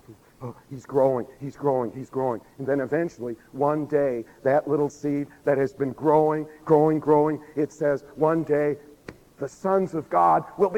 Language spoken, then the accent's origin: English; California, United States; You see, I'm from Southern California.